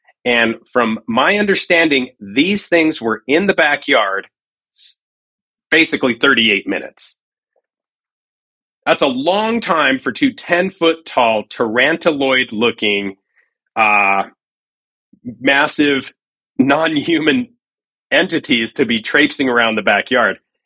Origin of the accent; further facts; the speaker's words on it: Costa Rica; they come from Panama, and I'm from Costa Rica, which is literally that shares a border.